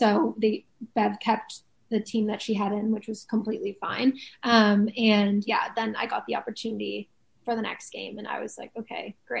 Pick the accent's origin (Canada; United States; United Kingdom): Canada; I grew up in Canada, I didn't grow up in Italy. Yes, my family's from there, but it's different.